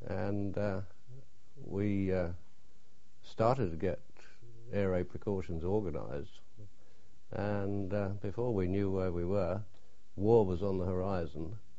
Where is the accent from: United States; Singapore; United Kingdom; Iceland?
United Kingdom; Southfields, London; born there; I was born in Southfields, which is next door to Wimbledon in South London, in 1923.